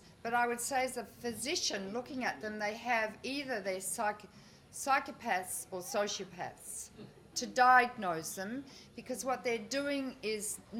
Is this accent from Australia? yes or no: yes; New South Wales, Australia; I'm from New South Wales.